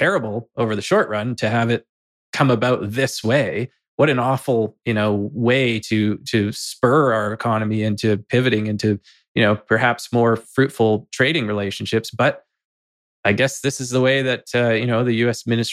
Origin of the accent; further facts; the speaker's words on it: White Rock, British Columbia, Canada; So when I grew up like in the South Surrey White Rock area, and there on the strip in White Rock